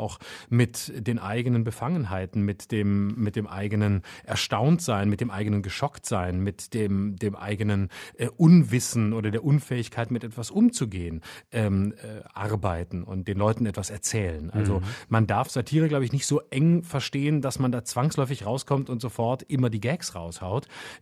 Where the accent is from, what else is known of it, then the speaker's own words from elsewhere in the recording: Rhineland, Germany; Jetzt mag man als Rheinländer sagen, was ist das für ein Klischee, aber das ist meine Meinung zum Karneval.